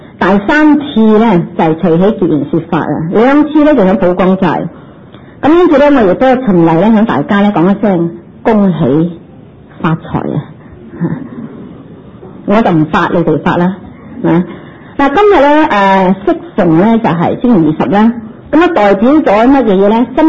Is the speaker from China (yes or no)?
yes; China; 我们中国人有句那些什么西春就是写出入平安的